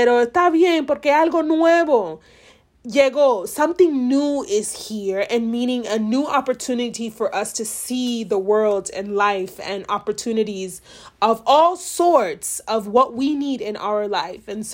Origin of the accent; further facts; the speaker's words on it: United States; born there; English is a second language; I was born in America, you know, and I tell this to everybody, but English is literally my second language and they don't get it.